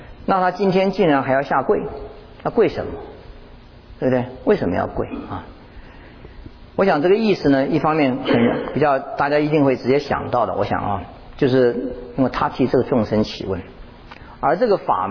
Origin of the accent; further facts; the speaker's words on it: China; 可是我们中国人还是习惯两个脚跪下去啊